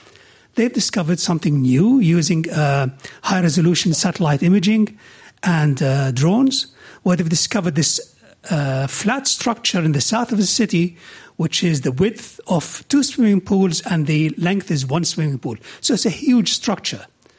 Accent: Jordan; As Jonathan said, I was born and raised in Jordan.

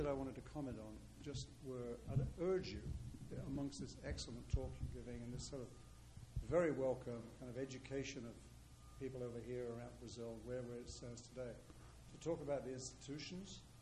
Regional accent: England, United Kingdom; I'm English, so I'll probably apologize three times before we finish.

